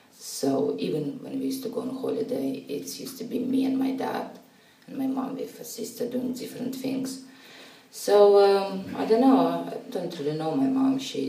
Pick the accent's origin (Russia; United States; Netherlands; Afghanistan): Russia; accent: Russian; English is a second language; now in Cambridge, United Kingdom; It's very strong Russian accent. And when I just came to Cambridge, it was just some people who used to make jokes.